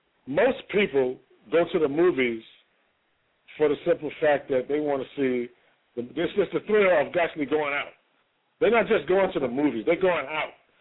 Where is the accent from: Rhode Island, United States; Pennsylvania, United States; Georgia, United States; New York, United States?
New York, United States; Harlem; now in Albany, United States; I was born and raised in Harlem, but I now live in Albany, the Capital District area.